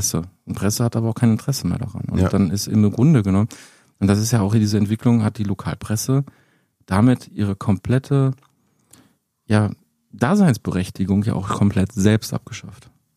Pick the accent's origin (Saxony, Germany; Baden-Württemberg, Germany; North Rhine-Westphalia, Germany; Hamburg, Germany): North Rhine-Westphalia, Germany; Herten; also born or lived in Herne; ich komme ja ursprünglich aus Herten. Also ich bin in Herne geboren, ich habe bis vor ein paar Jahren in Herten gewohnt.